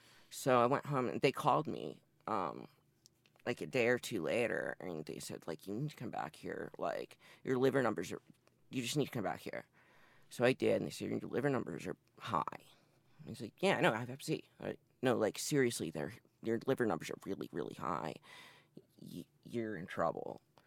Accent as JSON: {"language": "English", "region": "Massachusetts", "country": "United States", "tie": "born or raised there", "lives_now": "Chicago, United States", "said": "Well, I was born in Beverly, Massachusetts, a suburb of Boston, on the North Shore. I moved around a lot as a kid, but always in northeastern Massachusetts."}